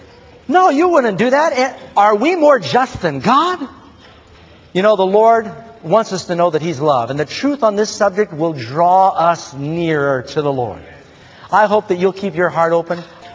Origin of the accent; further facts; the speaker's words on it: New York, United States; I grew up in New York City.